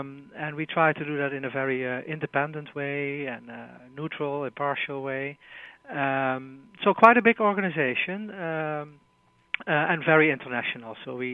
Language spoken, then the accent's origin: English; Netherlands; Yeah, so I'm originally from Holland